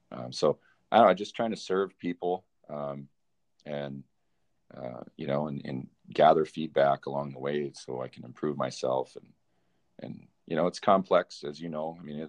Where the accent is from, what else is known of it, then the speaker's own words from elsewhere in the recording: Nevada, United States; I'm not from this area in the country. I'm originally from Nevada. Had some teachers that pushed me to leave that state and come up to North Dakota, and really never looked back.